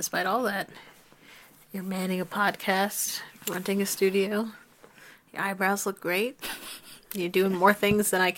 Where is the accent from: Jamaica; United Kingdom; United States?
Jamaica; Oh shit, I'm Jamaican.